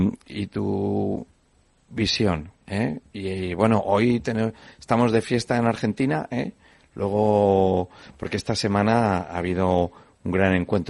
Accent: Castile and León, Spain; Escucha, yo vengo de Castilla y León.

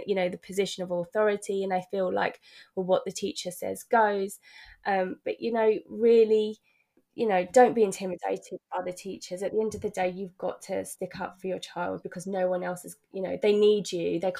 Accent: United Kingdom; a huge, like, you know, thing about being British is that we have this, we don't want to cause a fuss

